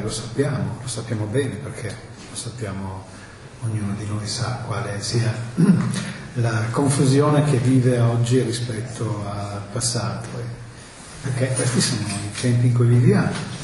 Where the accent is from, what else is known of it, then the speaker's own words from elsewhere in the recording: Piacenza, Emilia-Romagna, Italy; born there; perché io sono nato a Piacenza.